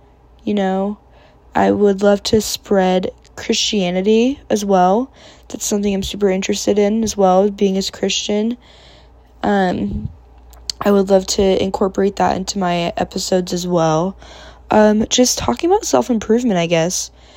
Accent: California, United States; now in Arizona, United States; I'm from California. Again, I go to school in Arizona.

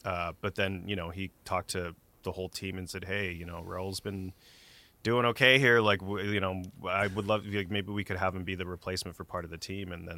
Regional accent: California, United States; working in film music, and growing up in the Bay Area. You know, the movie industry's not there.

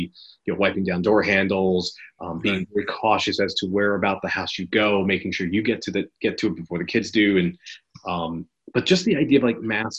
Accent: Teaneck, New Jersey, United States; I grew up in Teaneck, New Jersey.

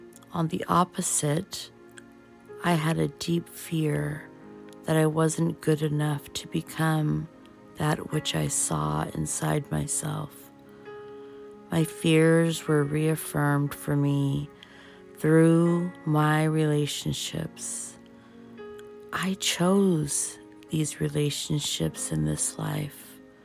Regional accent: United States; Palm is a Portuguese media platform and I'm Portuguese American

